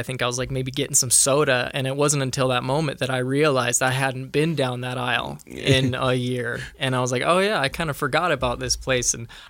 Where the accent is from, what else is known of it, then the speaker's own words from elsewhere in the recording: Alamo, Nevada, United States; also born or lived in Ireland; I was born in Ireland. We joined the church. We immigrated to America in 1994 to a small town in Nevada called Alamo, which is a really great place, really close-knit LDS community mostly, 90%.